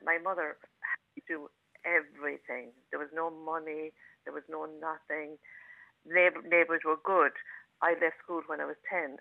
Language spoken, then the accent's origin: English; Greigna Manor, Leinster, Ireland; I'm from Greigna Manor originally, from Greigna Manor, County Kilkenny.